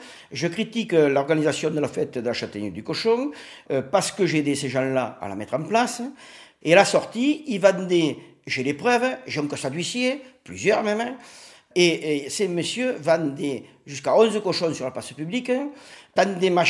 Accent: Saint-Pons, France; born there; Je suis né à Saint-Pons.

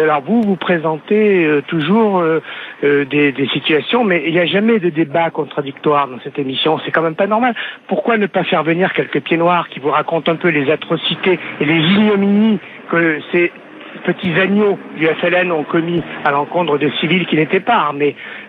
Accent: Algeria; now in France; je suis un pied noir. Je viens d'Algérie. J'ai jamais colonisé personne.

